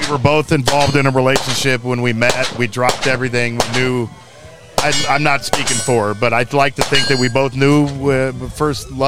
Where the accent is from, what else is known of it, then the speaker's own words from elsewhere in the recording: Tulsa, Oklahoma, United States; I grew up in Tulsa, Oklahoma, one of the only Jewish families in town.